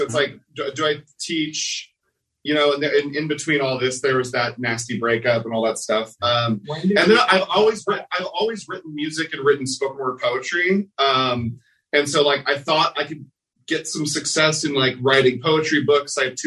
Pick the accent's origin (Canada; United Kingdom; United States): United States; Oklahoma; also born or lived in Northern California / Seattle; now in Los Angeles, United States; So I moved here in 2016 from Seattle to do that. Well, started in Oklahoma, went to Northern California, Seattle, and then finally to LA.